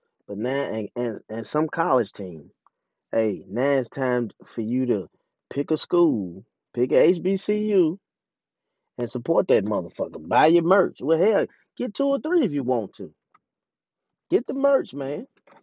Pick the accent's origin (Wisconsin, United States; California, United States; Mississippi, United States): Mississippi, United States; Jackson; who all my life growing up in Jackson, it's always been a lot of Cowboy fans, 49er fans, and Laker fans.